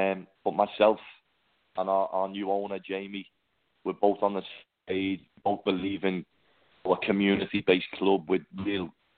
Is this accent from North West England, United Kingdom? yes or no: yes; Liverpool, North West England, United Kingdom; born and bred, Daniel, in the city of Liverpool